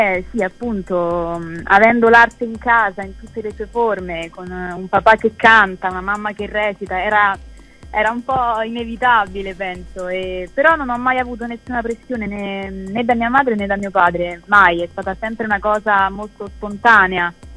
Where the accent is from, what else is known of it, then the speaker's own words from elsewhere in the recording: Rome, Lazio, Italy; born there; mi sono esibita a Roma, che è una grande soddisfazione, essendo la mia città natale.